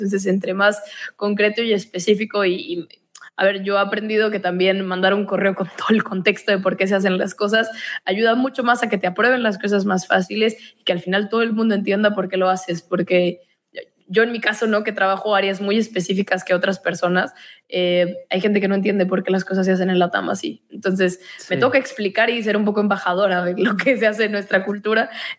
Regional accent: Monterrey, Nuevo León, Mexico; no solo porque somos regios los dos

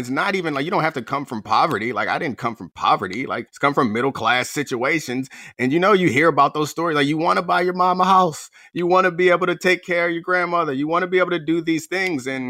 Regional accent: Baltimore, Maryland, United States; I grew up in Baltimore, and like we were like decent with snow.

